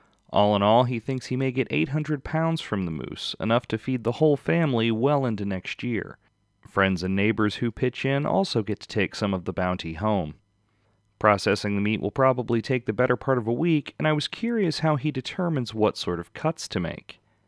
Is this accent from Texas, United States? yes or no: yes; Texas, United States; large enough to put most beef cattle of my home state of Texas to shame.